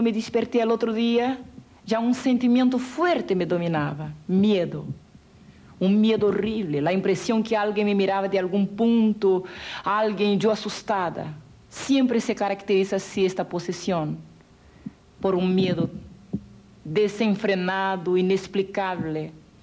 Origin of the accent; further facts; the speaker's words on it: Brazil; las sectas que se caracterizan en mi país, Brasil